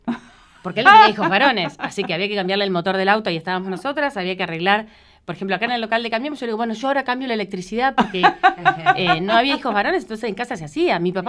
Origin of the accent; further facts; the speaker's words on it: Ezeiza, Buenos Aires Province, Argentina; Yo hacía años que vivía en Buenos Aires, toda mi adolescencia la viví en Ezeiza y después cuando me recibí en La Plata